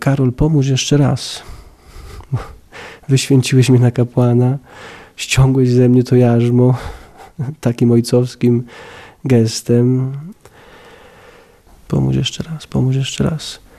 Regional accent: Żmigród, Lower Silesian Voivodeship, Poland; była na koncercie w Polsce, w Żmigrodzie, w mojej rodzinnej miejscowości

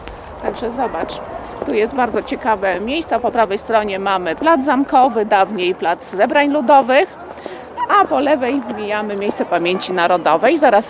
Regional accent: Lublin, Lublin Voivodeship, Poland; oprócz tego, że jestem rodowitą lublinianką, no nie będę mówiła, kiedy się urodziłam, ale w latach 70.

